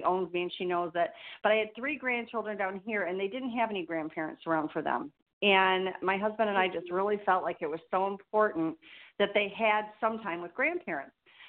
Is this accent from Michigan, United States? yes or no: yes; Michigan, United States; I was born in the North, and I'm a Michigan girl. Love Michigan.